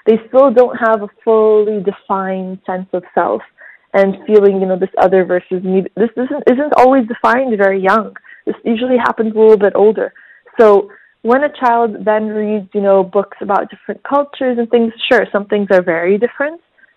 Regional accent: United States; now in Egypt; I grew up in the States actually before moving to Egypt

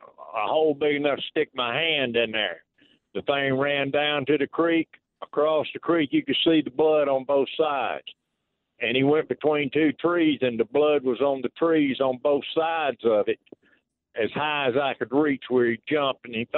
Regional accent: Spartanburg, South Carolina, United States; also born or lived in Union County; I'm from Spartanburg.

